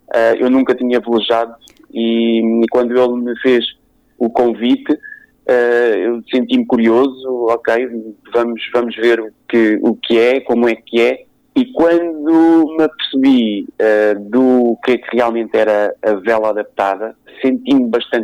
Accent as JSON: {"language": "Portuguese", "town": "Cascais", "region": "Lisbon", "country": "Portugal", "tie": "born or raised there", "moved": "yes", "lives_now": "Portimão, Portugal", "said": "Porque eu era de Cascais. Eu não nasci em Portimão, não sou portimonense, vivo em Portimão já há 17 anos, mas eu sou nascido e criado em Cascais."}